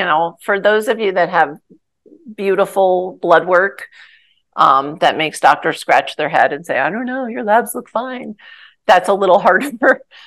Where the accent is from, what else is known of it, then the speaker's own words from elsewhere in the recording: New Jersey, United States; I can't help, I'm from New Jersey, so I can't help it.